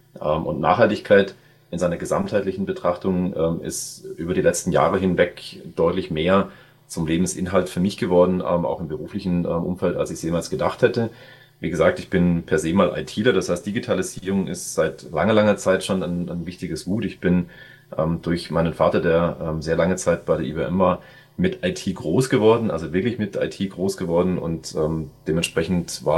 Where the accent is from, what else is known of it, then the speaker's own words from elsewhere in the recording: Munich, Bavaria, Germany; Bin aus München, bin hier im Münchner Umland mit meiner Familie, das heißt mit meiner Frau und meinen drei Kindern zu Hause